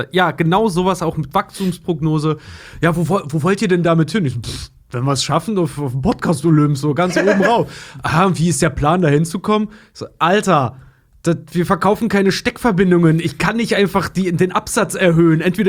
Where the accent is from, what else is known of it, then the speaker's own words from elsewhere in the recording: Netherlands; Ich bin Holländer.